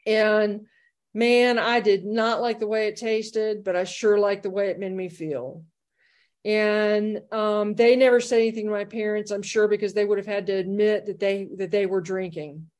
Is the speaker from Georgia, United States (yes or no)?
yes; Savannah, Georgia, United States; And I was growing up in Savannah, Georgia.